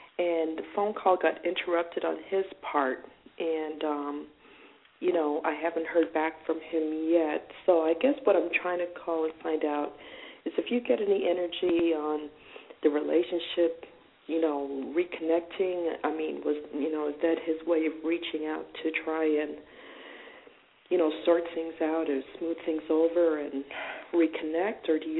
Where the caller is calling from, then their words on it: Michigan, United States; I'm calling from Michigan